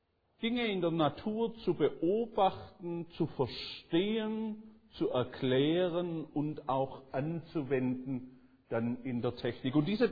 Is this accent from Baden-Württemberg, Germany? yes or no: yes; Holzgerlingen, Baden-Württemberg, Germany; Sprache nach merkt man vielleicht schon, dass ich nicht am Bodensee sozialisiert bin. Ich komme ursprünglich aus dem Großraum Stuttgart, südlich, so zwischen Stuttgart und Tübingen. Ich bin auch in Holzgerlingen aufgewachsen.